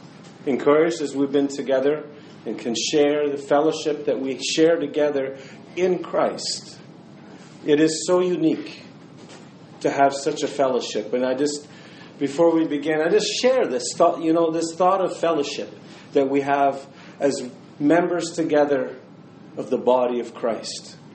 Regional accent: Niagara, Ontario, Canada; In this case, we come from Niagara to Montreal. But you know, I've come from Niagara and gone to another continent on the other side of the world

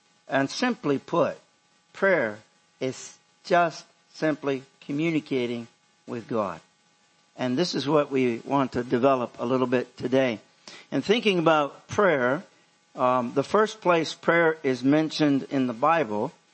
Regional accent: United States; I'm from America. I don't know how to talk.

